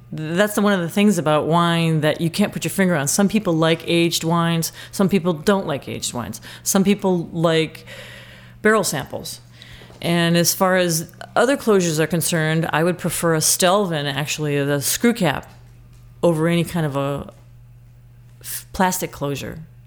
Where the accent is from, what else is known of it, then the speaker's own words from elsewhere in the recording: Menomonee Falls, Wisconsin, United States; I'm from the Milwaukee area. I grew up in Menominee Falls.